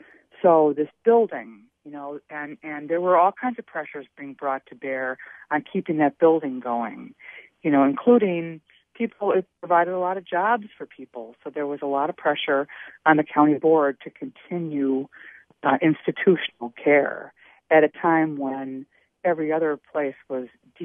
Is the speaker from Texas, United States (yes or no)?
no; Milwaukee, Wisconsin, United States; And I said, well, that's Madison. I'm from Milwaukee.